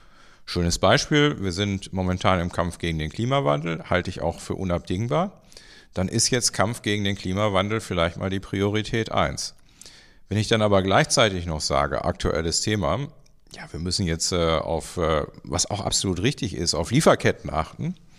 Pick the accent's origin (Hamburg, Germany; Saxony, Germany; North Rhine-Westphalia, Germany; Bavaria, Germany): North Rhine-Westphalia, Germany; ich komme aus Nordrhein-Westfalen